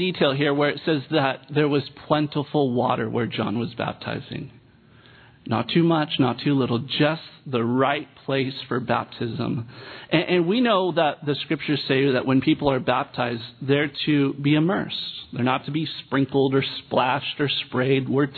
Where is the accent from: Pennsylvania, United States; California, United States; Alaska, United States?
California, United States; And I come from California, and you know that we love doing our beach baptisms.